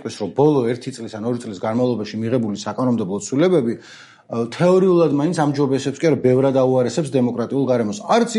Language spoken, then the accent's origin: Georgian; Kakheti, Georgia; ა თუში ვარ მე